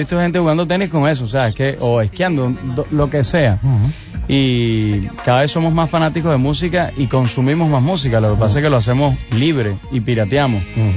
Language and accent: Spanish; Venezuela; moved away; yo cuando salí de Venezuela, cuando salí de mis calles, de mi gente, de mi familia, de mis amigos, pues lloré muchísimo, porque es complicado emigrar. Yo emigré hace 10 años de Venezuela